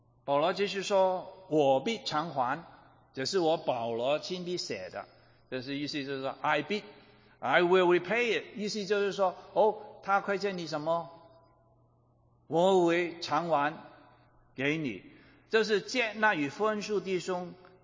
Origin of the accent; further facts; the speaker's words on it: China; 我们中国人都说了，不看正面看负面。